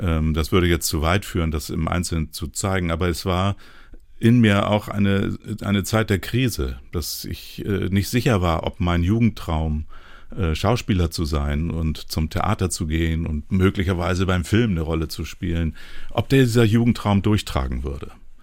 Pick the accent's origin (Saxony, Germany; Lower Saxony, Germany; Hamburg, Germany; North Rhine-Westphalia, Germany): Hamburg, Germany; Aber ich habe dann auch in meinem Heimatort in Hamburg, in Rahlstedt